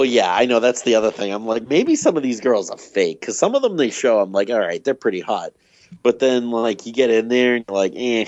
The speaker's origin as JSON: {"language": "English", "town": "Quincy", "region": "Massachusetts", "country": "United States", "said": "I mean, I'm from Quincy, so like I can't, yeah, you can't really speak"}